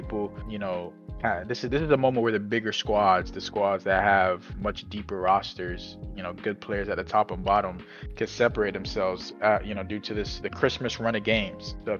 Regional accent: England, United Kingdom; Soccer, and it's my home country, football.

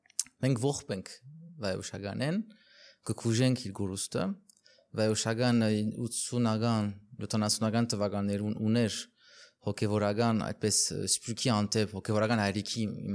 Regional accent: Portugal; ես արևելք ապրած եմ, բայց արևմուտք ծնած եմ, Պորտուգալ մեծած եմ

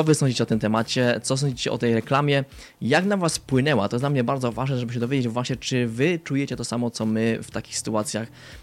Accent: Rajcza, Silesian Voivodeship, Poland; do miejscowości, z której pochodzę, z Rajczy

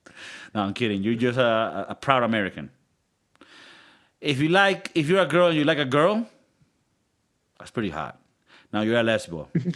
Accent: Madrid, Community of Madrid, Spain; I'm coming from Madrid, the land

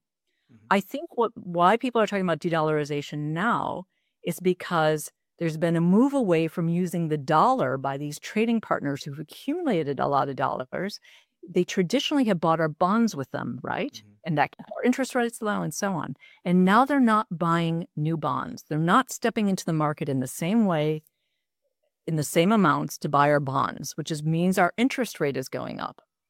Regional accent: Midwest, United States; and I grew up in the Midwest, and the Midwest has gone through a lot of this deindustrialization, right?

